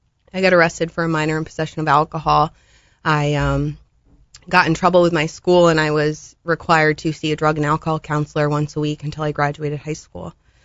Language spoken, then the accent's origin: English; Springfield, United States; So, I grew up in Springfield. I was born here.